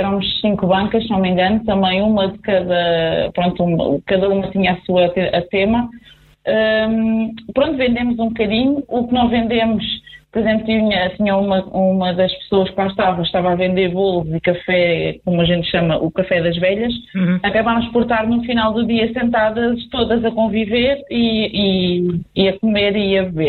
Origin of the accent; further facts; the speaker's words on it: Azambuja, Lisbon, Portugal; eu sou mesmo de Azambuja, sou filha da terra